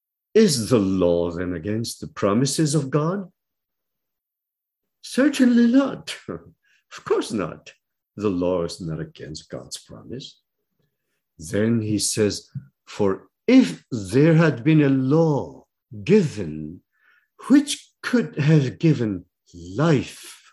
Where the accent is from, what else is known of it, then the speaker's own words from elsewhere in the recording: Philippines; I grew up in the Philippines, okay?